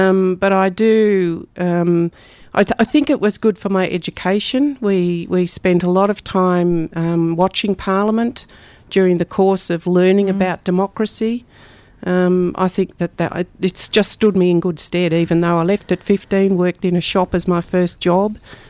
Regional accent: Yarralumla, Australian Capital Territory, Australia; So I grew up in Yarralumla, which was a housing commission suburb.

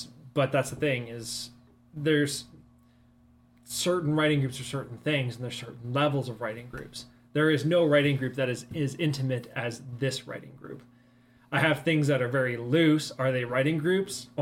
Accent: Canada; because we're Canadian and that's significantly different than it is in America

